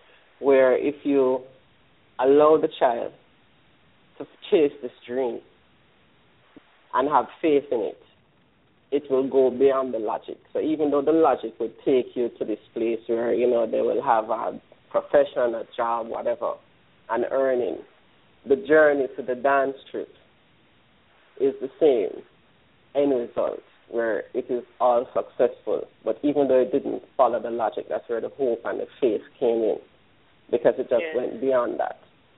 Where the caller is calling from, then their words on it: Jamaica; I'm calling from Jamaica.